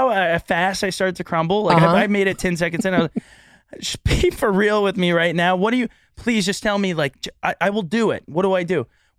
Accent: Houston, Texas, United States; Houston. Outside of Houston.

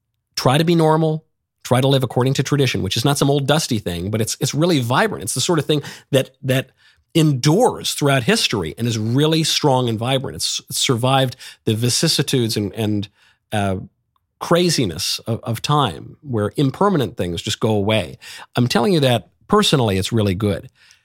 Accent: New York, United States; also born or lived in Los Angeles; I'm from New York, very liberal place. I went to a very radical left-wing school, and then I lived in LA, and I worked in show business.

